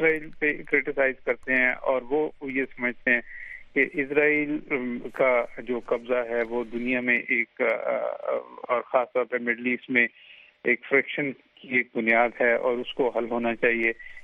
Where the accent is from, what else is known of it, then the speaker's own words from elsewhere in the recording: Pakistan; unfortunately میں پاکستانی ہوں